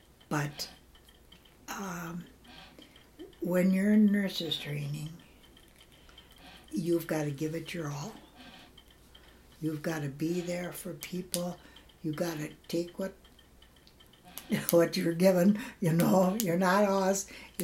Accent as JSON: {"language": "English", "town": "Marshall", "region": "Wisconsin", "country": "United States", "tie": "born or raised there", "said": "I grew up here in Marshall, 447 people. To go to Madison to live was something."}